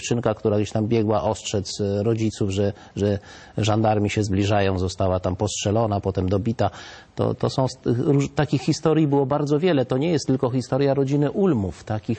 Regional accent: Regnów, Łódź Voivodeship, Poland; Ja, w mojej rodzinnej wsi w Regnowie była taka sytuacja

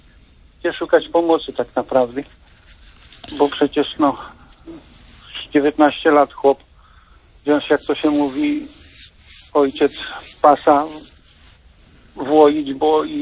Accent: Myszyniec, Masovian Voivodeship, Poland; ja pochodzę z diecezji łomżyńskiej i z parafii myszynieckiej.

